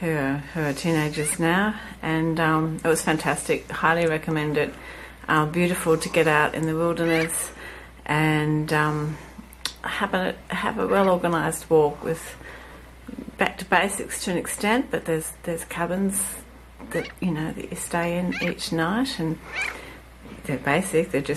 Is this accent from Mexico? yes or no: no; Brisbane, Queensland, Australia; also born or lived in Sydney; Oh, so I grew up in Brisbane